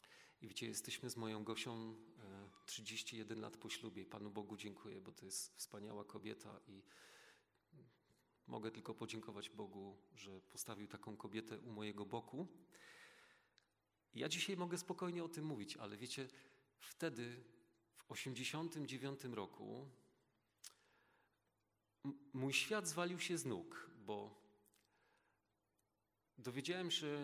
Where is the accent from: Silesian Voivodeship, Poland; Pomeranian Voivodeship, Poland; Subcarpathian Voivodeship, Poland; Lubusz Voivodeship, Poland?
Silesian Voivodeship, Poland; Wisła; pochodzę z Wisły, on wiązał z tym takie nadzieje. To taka malutka mieścinka, malutka społeczność, tam wszyscy się znali.